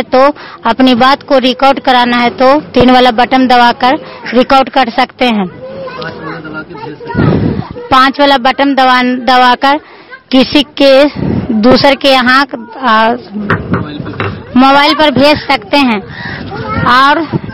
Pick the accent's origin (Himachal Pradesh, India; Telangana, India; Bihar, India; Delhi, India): Bihar, India; Baldha; बल्धा का निवासी हूँ